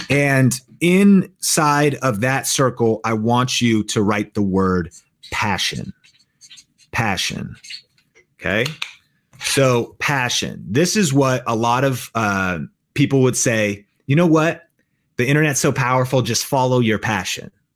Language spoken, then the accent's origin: English; Marysville, Washington, United States; Where I grew up in Seattle, up in Marysville, Washington, there was espresso stands on every corner.